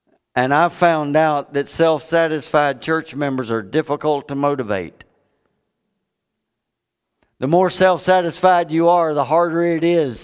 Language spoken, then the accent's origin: English; Florida, United States; but I grew up in Florida. We got a mess of Scientologists down there.